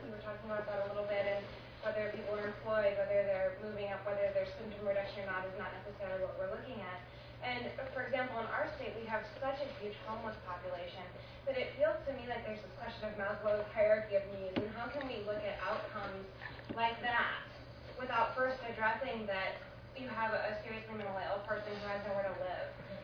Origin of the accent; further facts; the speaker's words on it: Montana, United States; I'm from Montana and worked in a community mental health center for a couple of years as a provider.